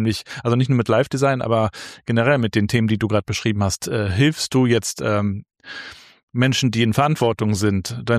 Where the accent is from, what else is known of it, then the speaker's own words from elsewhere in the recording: Rostock, Mecklenburg-Vorpommern, Germany; also born or lived in Rhine-Main / Hamburg; ich bin ja in Rostock aufgewachsen, was zwar die größte Stadt unseres Bundeslandes ist, Mecklenburg-Vorpommern, aber natürlich eine vergleichsweise kleine Stadt mit 200.000 Einwohnern. Und ich bin ja ein paar Jahre im Rhein-Main-Gebiet gewesen, dann in Hamburg viele Jahre